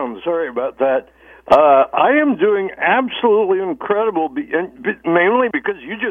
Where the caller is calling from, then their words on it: Norwich, Connecticut, United States; I'm calling from Norwich, Connecticut.